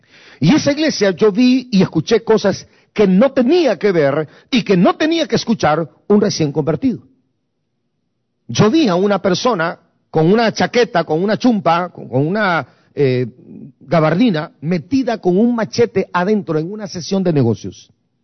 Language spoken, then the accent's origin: Spanish; Guatemala; moved away; yo digo, salí de Guatemala y me fui ¿para dónde?